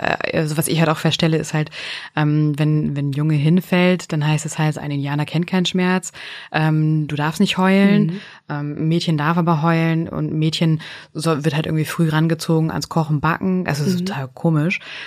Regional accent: Northern Germany, Germany; accent: North German; mit unserem norddeutschen Dialekt

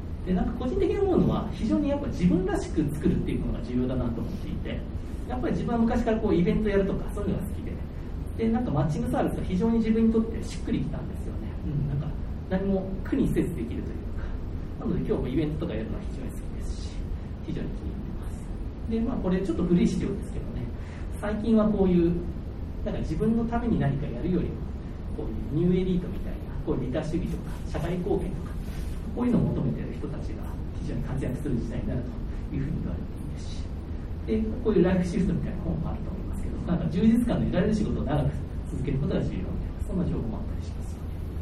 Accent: Hiroshima, Japan; born there; 1978年生まれで広島で生まれて

